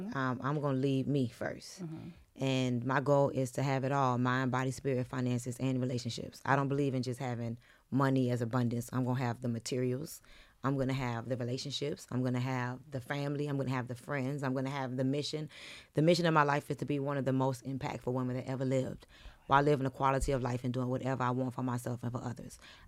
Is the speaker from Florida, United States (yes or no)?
yes; Miami, Florida, United States; now in Atlanta, United States; And I'm going to tell you, so I'm from Miami. I moved to Atlanta in 2005. But my first time coming here was for Freakneek.